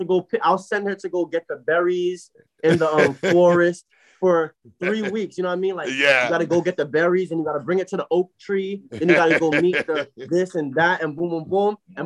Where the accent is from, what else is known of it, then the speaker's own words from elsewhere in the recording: Brooklyn, New York, United States; Because you feel me, I'm from Brooklyn. I can't do this. You feel me? I can't play no games.